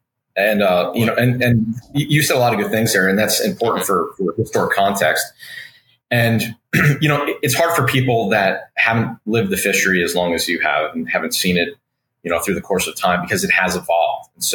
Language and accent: English; Pennsylvania, United States; I moved down from Pennsylvania and we didn't have anything like rockfish up there.